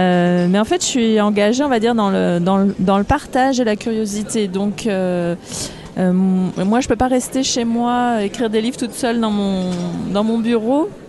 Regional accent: Auxerre, Bourgogne-Franche-Comté, France; moved away as an adult; also born or lived in Dijon; Je suis née à Dijon pendant que mes parents faisaient leurs études de lettres, justement. Et ensuite, ils ont été nommés à Auxerre. Et donc, j'ai grandi à Auxerre jusqu'à mes 18 ans où je suis partie faire des études à Paris.

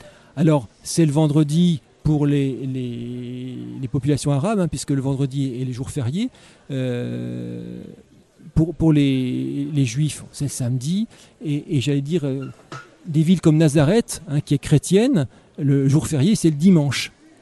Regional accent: France; born there; je suis d'origine catholique, ce qui est le cas. Je suis né en France, j'ai été baptisé.

